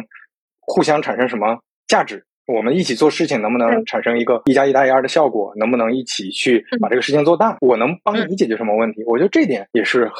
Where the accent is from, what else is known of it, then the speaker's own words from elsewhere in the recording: northern China, China; now in Hangzhou, China; 就是因为我是北方人，我现在定居在杭州嘛，所以我来浙江之后